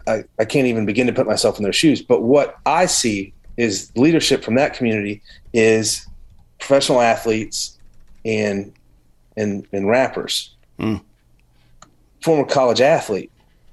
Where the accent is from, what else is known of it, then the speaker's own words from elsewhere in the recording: the South, United States; So I grew up in the South.